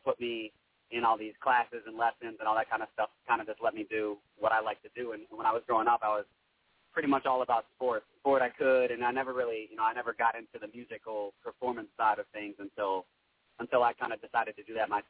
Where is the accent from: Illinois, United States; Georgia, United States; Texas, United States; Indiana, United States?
Illinois, United States; Chicago; first, you know, real exposure I'm getting to the Chicago scene now. So it's good to be, you know, in my hometown doing this.